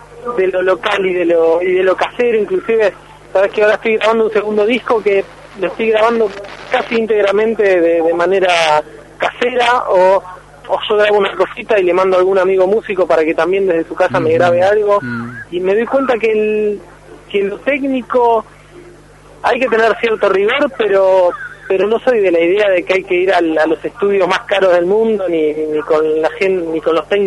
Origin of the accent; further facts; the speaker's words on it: Monte Grande, Buenos Aires Province, Argentina; Yo nací en Loma de Zamora, pero viví siempre en Monte Grande, sigo viviendo en Monte Grande